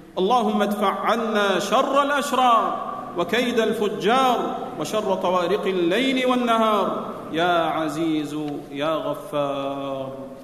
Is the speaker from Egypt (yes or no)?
no; Saudi Arabia; إن بلادنا المملكة العربية السعودية